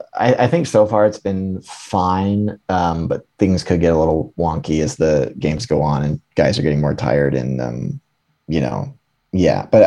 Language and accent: English; Denver, Colorado, United States; I am from Denver. Yes.